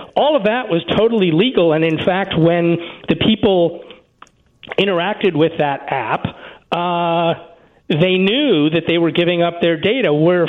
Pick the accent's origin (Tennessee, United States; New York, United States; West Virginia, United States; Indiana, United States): New York, United States; New York City; I'm afraid I do. I'm from New York City. Nobody jaywalks in California.